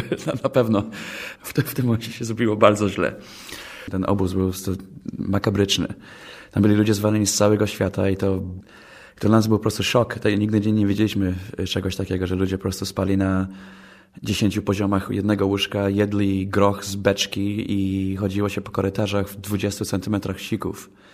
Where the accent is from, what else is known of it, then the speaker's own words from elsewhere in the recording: Poznań, Greater Poland Voivodeship, Poland; Ja się urodziłem na Łazarzu tutaj w Poznaniu. 3 pokolenia rodziny mieszkały razem w jednym malutkim apartamencie na skrzyżowaniu Głogowskiej i co wtedy się nazywało Engla.